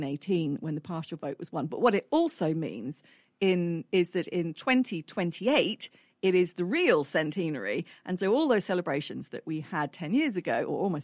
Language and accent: English; South West England, United Kingdom; also born or lived in Nottingham / London; now in Bristol, United Kingdom; So I moved to Bristol. I'm originally from the Southwest